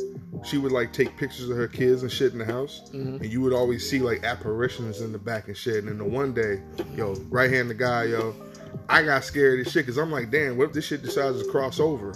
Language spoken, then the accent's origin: English; Wilkes-Barre, Pennsylvania, United States; Man, growing up on Blackman Street. You seen a whole bunch of shit. Anybody who knows Blackman Street in Wilkes-Barre, it's one of the main streets.